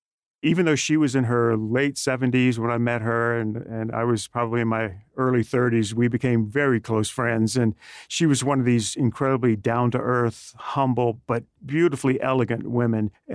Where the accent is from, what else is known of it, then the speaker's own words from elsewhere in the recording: Birmingham, Alabama, United States; Okay, I was born in Birmingham, Alabama, went to Catholic schools there, and went to the University of Notre Dame, which I loved, being an Irish.